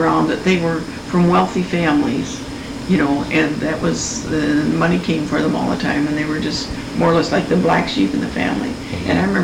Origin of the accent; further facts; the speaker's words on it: Flat Rock, United States; And so it was interesting growing up in Flat Rock.